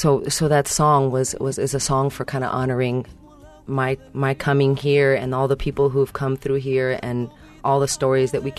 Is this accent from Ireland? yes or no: no; Spain; also born or lived in Italy; now in United States; I was born and raised in Spain. My father was a Californian who came there and met my mother. Ended up staying 20 years, and then we moved to Italy. And at some point after I graduated high school, I came to the U.S.